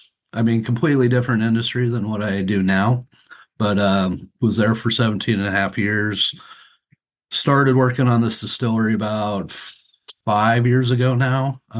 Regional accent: Eustis, Nebraska, United States; I grew up in Eustis, Nebraska, which is one of those, you know, 450 person, you know, towns in Nebraska.

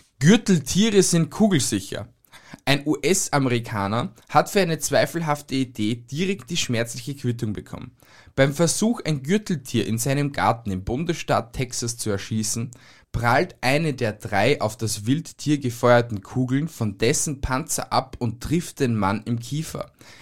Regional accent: Austria; Nein, es gibt ein Kolibri-Insekt bei uns in Österreich.

